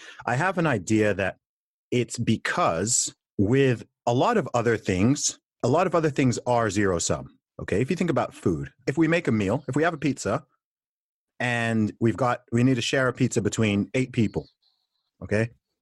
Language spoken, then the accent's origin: English; Saudi Arabia; I'm a religious guy. I'm a Christian. I always have been. I grew up in Saudi Arabia, surrounded by Muslims.